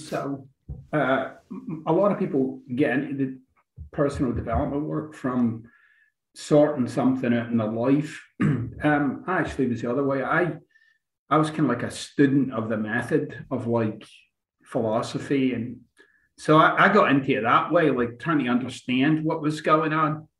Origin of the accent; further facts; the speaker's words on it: Glasgow, Scotland, United Kingdom; Glasgow, Scotland.